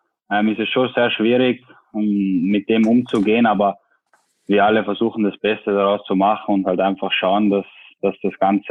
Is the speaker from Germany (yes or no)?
no; Austria; accent: Austrian